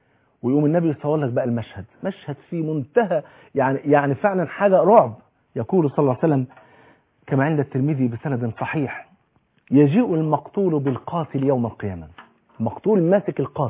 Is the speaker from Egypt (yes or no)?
yes; Egypt; كلنا مصريين